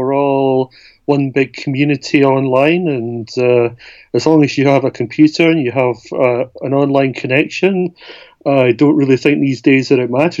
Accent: United Kingdom; now in Germany; I'm British. I am living in Germany with my German wife.

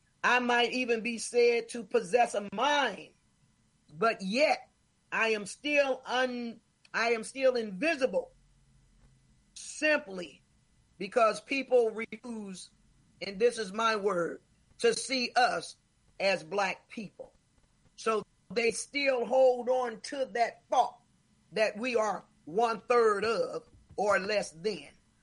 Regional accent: Indianola, Mississippi, United States; I am from the Delta. My parents worked in Indianola, Mississippi. I am from Indianola, Mississippi. So this is all familiar to me.

